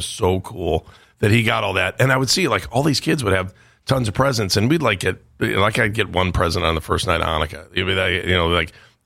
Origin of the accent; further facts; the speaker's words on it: Cleveland Heights, Ohio, United States; All right, behind the scenes here growing up in Cleveland Heights.